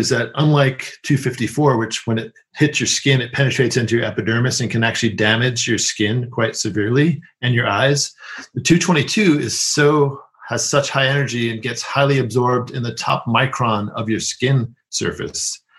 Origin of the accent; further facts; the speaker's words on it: New York City, New York, United States; I grew up in New York City, and my mom sent me an article from the Daily News or the Post or something.